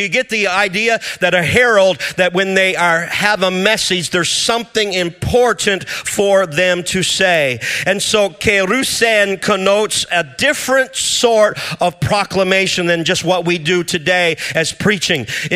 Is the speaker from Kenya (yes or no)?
no; Canada; accent: Canadian; I hope my Canadian accent's not too difficult to understand.